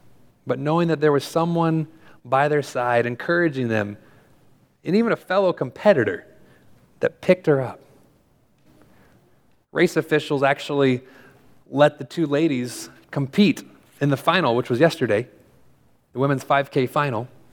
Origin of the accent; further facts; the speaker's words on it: California, United States; I think like I'm from California. You take the 5 to get there, right?